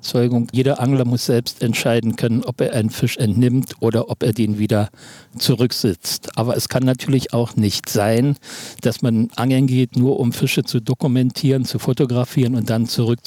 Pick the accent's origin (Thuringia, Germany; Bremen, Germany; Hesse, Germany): Thuringia, Germany; Also ich bin gebürtiger Thüringer und habe eigentlich mit 6 Jahren angefangen, Forellen mit der Hand zu fangen.